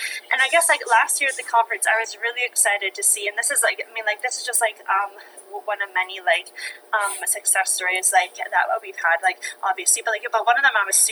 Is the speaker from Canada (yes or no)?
yes; London, Ontario, Canada; now in Ottawa, Canada; I'm originally from London, Ontario, but I'm currently living in Ottawa, Ontario, and I work as a nurse here.